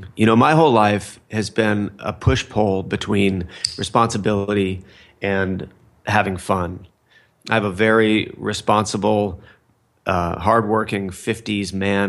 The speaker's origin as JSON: {"language": "English", "town": "Fullerton", "region": "California", "country": "United States", "tie": "born or raised there", "said": "I grew up in Fullerton, California, and Fullerton is also the home of the Fender guitar factory"}